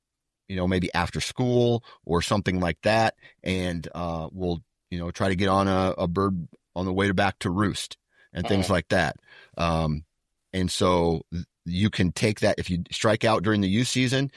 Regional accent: Iowa, United States; But then where I grew up in Iowa, it's damn near unlimited, right?

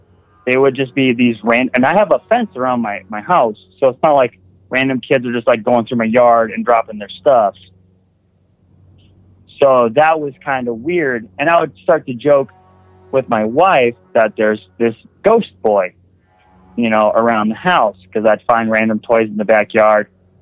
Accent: Wisconsin, United States; All right, so I'm calling from West Virginia. I'm from Wisconsin, but I live in West Virginia for the moment.

